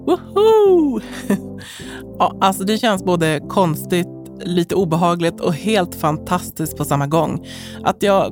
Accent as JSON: {"language": "Swedish", "town": "Delsbo", "region": "Gävleborg County", "country": "Sweden", "tie": "born or raised there", "also_born_or_lived": "Stockholm", "said": "Vid den här tidpunkten hade vi flyttat från Stockholm, där jag är född, till Hälsingland i en liten ort som heter Delsbo."}